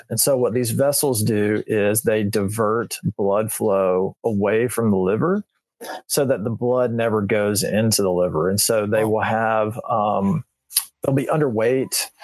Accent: Haleyville, Alabama, United States; growing up in Haleyville, Alabama, my across the street neighbor had pet deer.

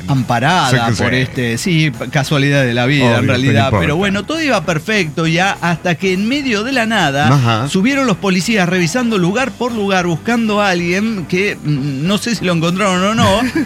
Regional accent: Mexico City, Mexico; no puedo ser que siendo chilango, nativo, me chinguen el teléfono en un amontonamiento.

